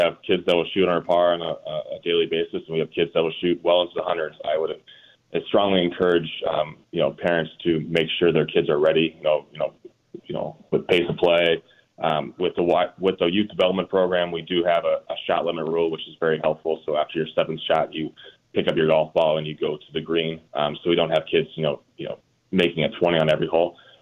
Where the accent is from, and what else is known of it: Rockford, Illinois, United States; born or raised there